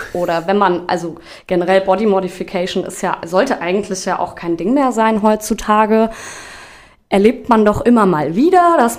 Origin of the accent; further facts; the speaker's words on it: Seligenstadt, Hesse, Germany; wenn man in Seligenstadt aufwächst, ja, eben, dann, es ist schon ein bisschen dörflich.